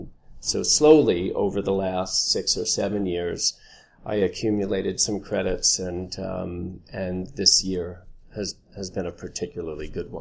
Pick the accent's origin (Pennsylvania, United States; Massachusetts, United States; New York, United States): New York, United States; But I grew up across the street from Donna Murphy, and we used to put shows on in our backyard. So we grew up on Long Island, not far from Broadway, and would take the train in to see shows all the time.